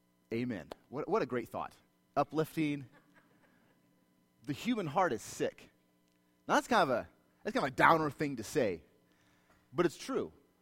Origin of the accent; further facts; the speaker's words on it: Ankeny, Iowa, United States; moved away as an adult; now in Brazil; We grew up, both my wife and I grew up in Ankeny. We lived in Ankeny our entire life. Our first move was to Brazil. So we went from being born and bred in Ankeny to our first move was to Brazil.